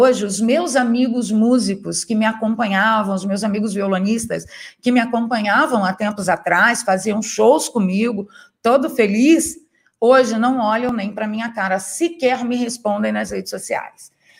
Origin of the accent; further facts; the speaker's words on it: Niterói, Rio de Janeiro, Brazil; foi a primeira empresa a levar lâmpadas de LED lá para a minha cidade, Niterói